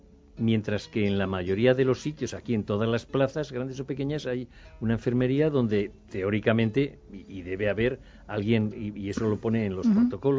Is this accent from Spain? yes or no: yes; Spain; desde nuestra mentalidad, aquí como españoles y a lo que nos dedicamos en este sentido